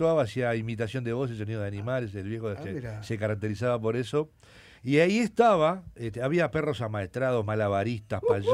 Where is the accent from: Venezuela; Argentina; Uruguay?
Uruguay; Montevideo; Yo nací, me crié en el Paso Molino